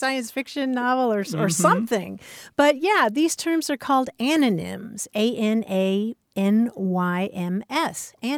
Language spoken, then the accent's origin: English; Kentucky, United States; And in fact, in Kentucky, my home state